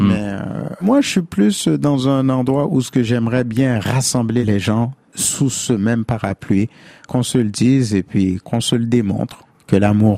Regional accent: Montreal, Quebec, Canada; born there; nous, Haïtiens. Je suis né à Montréal de parents haïtiens

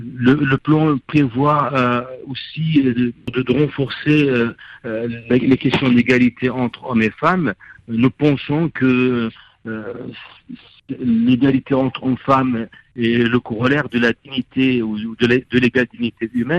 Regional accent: France; en tant que français de coutume musulman

